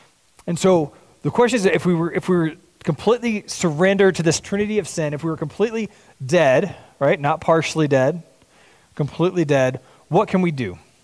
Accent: Texas, United States; I'm from Texas, which is a Texas problem, and we're all working on it collectively as a unit.

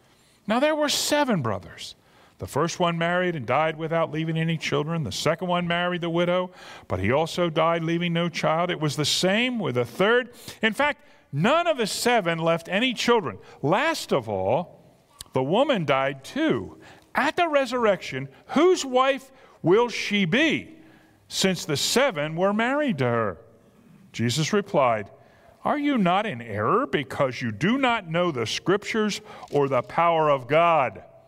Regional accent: United States; And I love being an American. I do. I don't know anything else, so, you know, that's it.

